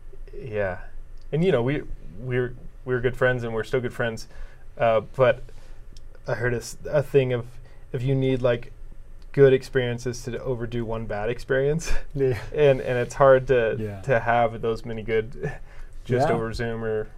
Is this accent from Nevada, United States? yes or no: no; Kansas, United States; Growing up in Kansas, I'm like, I think that's English.